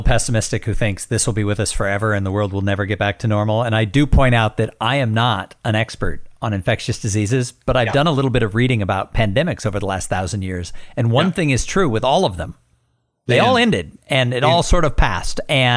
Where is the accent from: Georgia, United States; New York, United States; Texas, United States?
Texas, United States; As a Texan, I know I've met him.